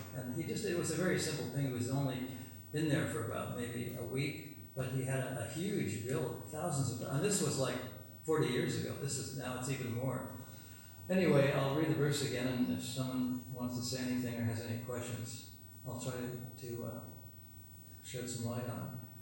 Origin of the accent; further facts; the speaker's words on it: United States; of course I come from America, I have a lot to answer for